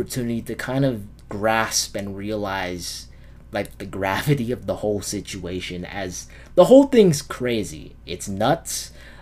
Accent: Hawaii, United States; because you know, I'm from Hawaii and I'm quite familiar with the song.

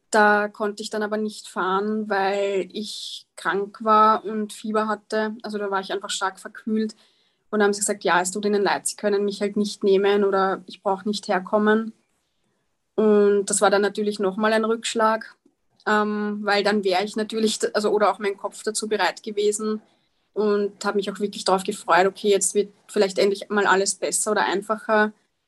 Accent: Austria; Das ist bei uns in Österreich, in Tirol, sitzen dort quasi die Experten

